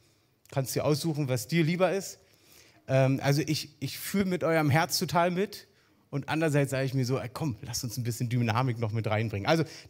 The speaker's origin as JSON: {"language": "German", "region": "Berlin", "country": "Germany", "said": "Also vor euch steht ein echter Ostberliner sogar noch."}